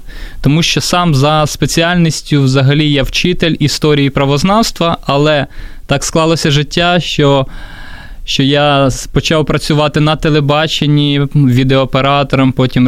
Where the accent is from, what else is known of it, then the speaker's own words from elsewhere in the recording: Zhytomyr, Zhytomyr Oblast, Ukraine; Я з міста Житомир, з нашого славетного міста Житомир, яке знаходиться недалеко біля Києва. Ось так, народився там і живу там